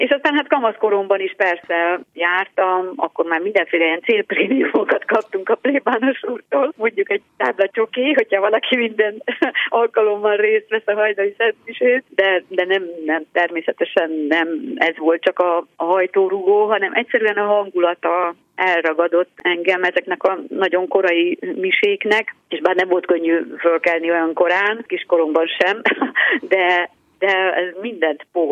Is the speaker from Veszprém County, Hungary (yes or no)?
yes; Ősi, Veszprém County, Hungary; born there; abban a kisfaluban, Veszprém megyében, Ősiben, ahol én születtem.